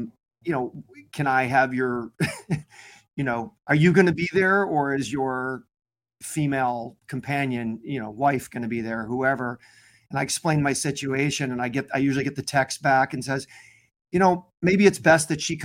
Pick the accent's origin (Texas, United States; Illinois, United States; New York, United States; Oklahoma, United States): Illinois, United States; Chicago; now in Los Angeles, United States; I think I grew up in Chicago. They probably wouldn't have cared so much.